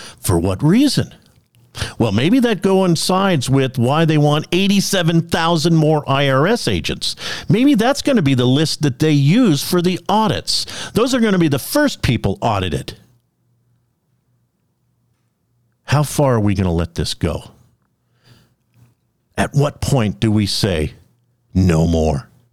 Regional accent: United States; I'm an American, damn it. And that's the way it's going to stay.

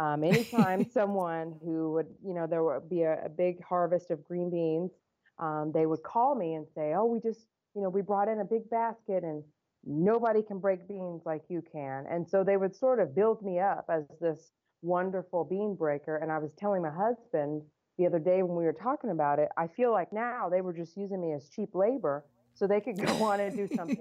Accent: Georgetown, Illinois, United States; now in Danville, United States; Correct. I grew up in Georgetown.

